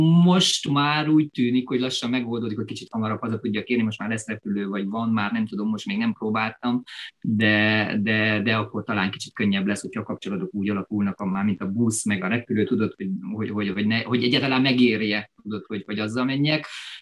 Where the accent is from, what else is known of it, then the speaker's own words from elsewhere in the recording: Gheorgheni, Harghita, Romania; Hát Gyergyóban születtem, igen, Gyergyószent Miklóson. Nagyon-nagyon-nagyon szeretem azt a várost, még mindig, most is szeretem ezt a várost. 84-ben születtem, ott nőttem föl gyakorlatilag, ott végeztem az iskoláimat